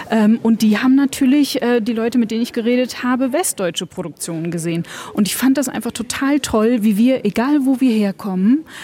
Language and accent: German; Heidelberg, Baden-Württemberg, Germany; born there; Ich bin eben in Heidelberg geboren. Ich bin sozusagen westdeutsch sozialisiert.